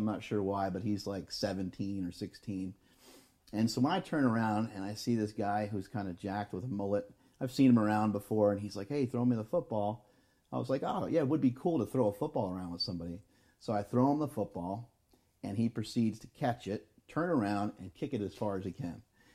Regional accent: New York, United States; I had a New York Jets football. We're from New York.

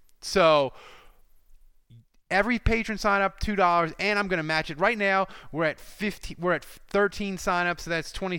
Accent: Louisiana, United States; Like, we're from Louisiana, and we wanted to help.

